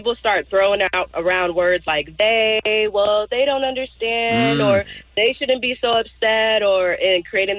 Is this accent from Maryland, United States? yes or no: no; Inglewood, California, United States; And, you know, I'm from Inglewood, and my parents and I, we've gone through